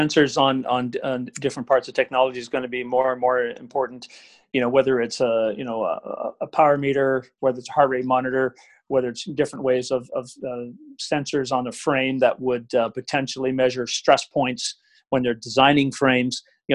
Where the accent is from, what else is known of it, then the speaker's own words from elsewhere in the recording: Vancouver, British Columbia, Canada; when I grew up in Vancouver in the 70s.